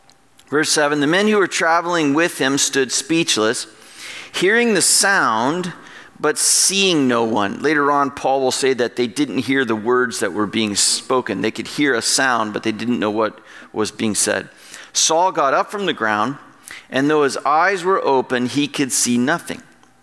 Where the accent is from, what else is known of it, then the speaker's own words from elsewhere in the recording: United States; Maybe that's because I grew up in America and a man on his horse is something awesome.